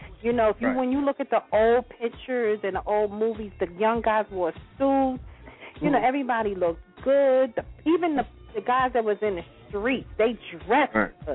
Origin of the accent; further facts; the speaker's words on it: Harlem, New York, United States; I'm from Harlem.